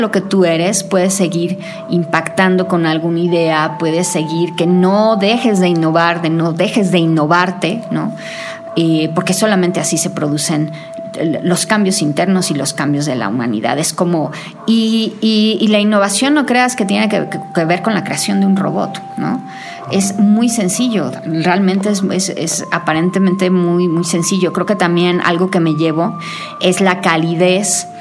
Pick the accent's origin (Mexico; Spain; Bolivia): Mexico; Somos, por ejemplo, como mexicanos muy innovadores